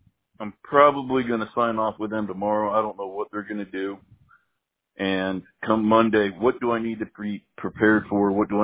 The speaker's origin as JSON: {"language": "English", "region": "Michigan", "country": "United States", "said": "I'm originally from Michigan. I had to adapt."}